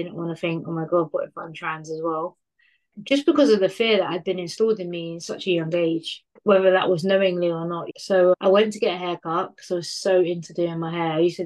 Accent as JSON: {"language": "English", "region": "London", "country": "United Kingdom", "said": "I'm from West London, Notting Hill."}